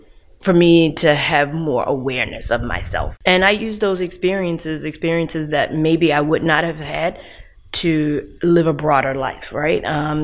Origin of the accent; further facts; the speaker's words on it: Baltimore, Maryland, United States; In Emerson Village. I grew up in a single family household, but my dad lived pretty much rather close, so we could walk 5 minutes away.